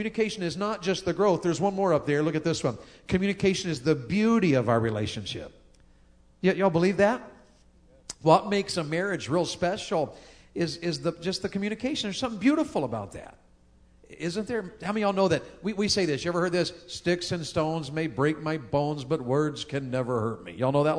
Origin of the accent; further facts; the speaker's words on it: Tennessee, United States; She's from Ohio. I'm from Tennessee. She's a Yankee. I'm a Southerner.